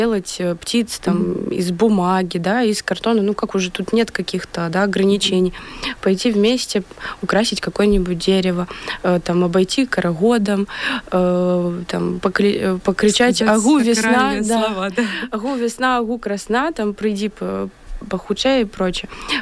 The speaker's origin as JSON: {"language": "Russian", "country": "Belarus", "said": "сохранить нашу культуру, наши традиции непосредственно, да, почему вот именно мы белорусы"}